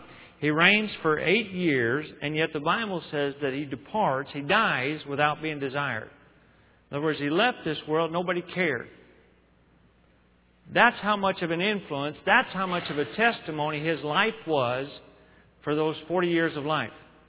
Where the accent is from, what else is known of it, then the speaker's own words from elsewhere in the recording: Texas, United States; I'm not sophisticated. I'm from Texas. I tell folks everywhere.